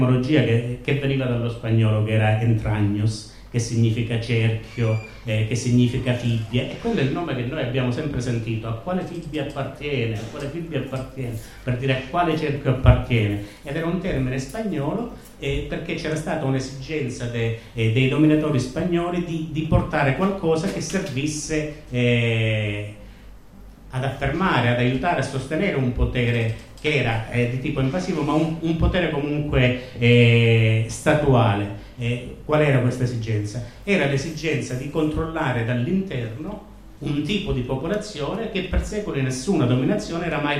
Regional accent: Calabria, Italy; Sia per una questione di odio profondo verso quel fenomeno in quanto calabrese, perché noi da calabrese conosciamo veramente cos'è quel fenomeno e quanti danni ha arrecato alla nostra terra

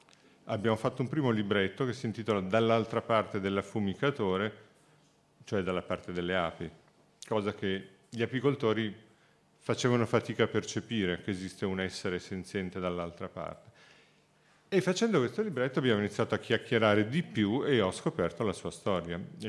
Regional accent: Milan, Lombardy, Italy; moved away as an adult; Io sono milanese, me ne sono andato definitivamente 10 anni fa da questa città. Mi sono trasferito in Toscana

